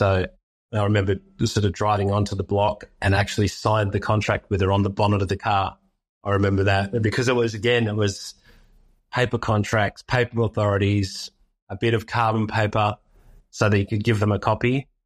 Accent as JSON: {"language": "English", "region": "Victoria", "country": "Australia", "tie": "born or raised there", "said": "So we started our first office out in the Yarra Valley, actually, because I grew up in the Yarra Valley."}